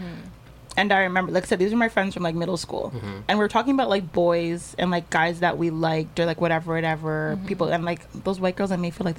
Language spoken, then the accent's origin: English; Nova Scotia, Canada; I'm actually not Jamaican. Yeah, at all. I'm Canadian, full Nova Canadian. Scotia.